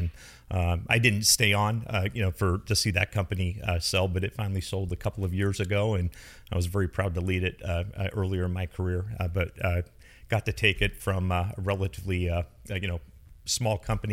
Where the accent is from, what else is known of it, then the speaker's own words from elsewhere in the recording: San Jose, California, United States; Both my wife and I grew up in San Jose